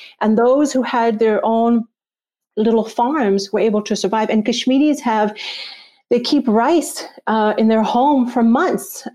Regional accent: Texas, United States; also born or lived in Pakistan; Because I was born in Pakistan and we don't eat lamb. We eat goat meat or there's beef. And of course, then I was raised in Texas. And so it's this cow country.

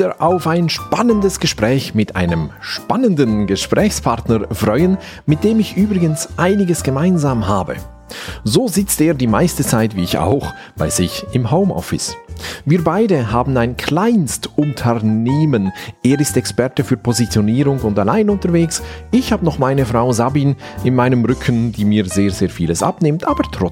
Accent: Valais, Switzerland; ich bin ursprünglich aus dem Wallis. Das verstehen jetzt vielleicht nur die Schweizer

